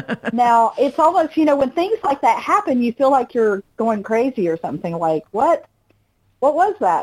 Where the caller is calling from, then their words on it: Georgia, United States; from Georgia.